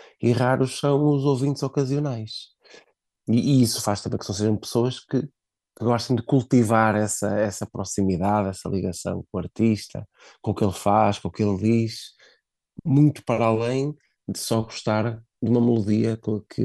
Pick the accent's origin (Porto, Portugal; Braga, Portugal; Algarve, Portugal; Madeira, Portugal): Braga, Portugal; Eu sou do distrito de Braga, é a capital do meu distrito, minhoto que eu sou, e o público em Braga sempre me acolheu muito bem, sempre fui muito bem recebido, adoro Braga, já vivi em Braga, formei-me em Braga